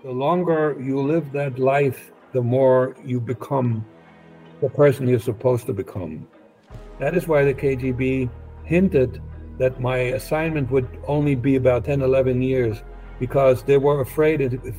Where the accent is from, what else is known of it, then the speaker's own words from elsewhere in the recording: East Germany, Germany; I was born and raised in East Germany. I was born 4 years after World War II, so I'm an old guy. But so East Germany, that was occupied by the Soviet Union.